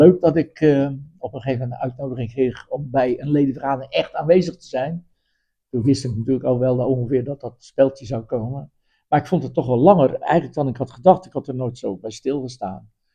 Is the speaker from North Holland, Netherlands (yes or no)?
no; Katwijk, South Holland, Netherlands; Ik ben opgegroeid in Katwijk en daar is voetbal natuurlijk erg belangrijk, met de ploegen Katwijk en Quick Boys.